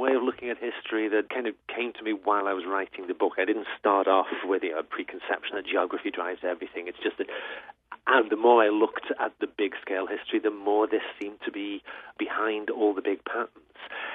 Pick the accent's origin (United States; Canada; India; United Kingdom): United Kingdom; England; Like, say, where I grew up in England, through most of history, England is this horrible backward place stuck out on the edge